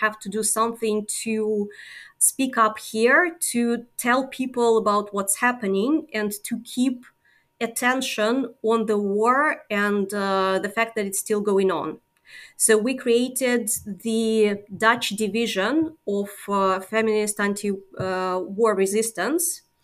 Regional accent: Russia; English is a second language; moved away as an adult; now in Netherlands; I'm originally from Russia and now I live in the Netherlands for the last year.

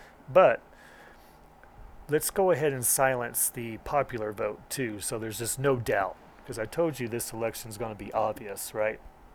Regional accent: Oklahoma, United States; There was the Oklahoma City bombing. I'm from Oklahoma.

